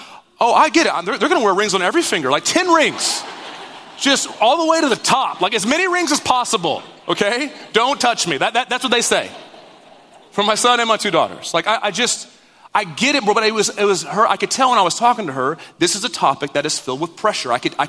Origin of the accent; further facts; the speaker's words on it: Dallas, Texas, United States; So I grew up in the Dallas area.